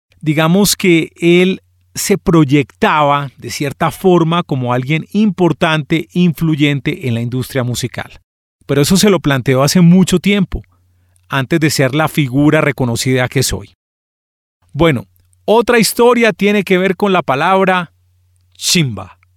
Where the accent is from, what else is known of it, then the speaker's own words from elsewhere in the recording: Medellín, Antioquia, Colombia; born there; Las personas que nacimos en Medellín, cuando estamos en un ambiente de amigos, con mucha confianza, solemos ser muy mal educados, muy mal hablados.